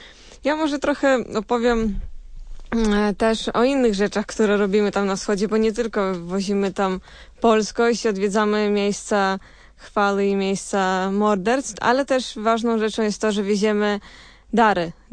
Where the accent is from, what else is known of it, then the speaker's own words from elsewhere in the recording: Vilnius County, Lithuania; Ja u siebie na Wileńszczyźnie też niejednokrotnie to śpiewałam